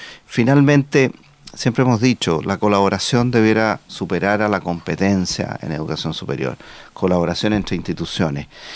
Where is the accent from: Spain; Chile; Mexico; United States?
Chile; sentirse muy orgulloso como chileno